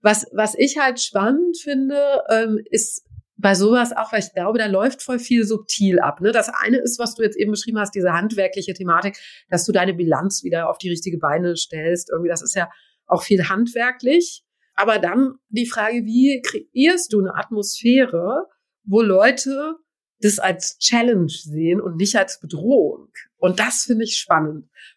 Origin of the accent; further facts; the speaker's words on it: Göttingen, Lower Saxony, Germany; ich komme aus Göttingen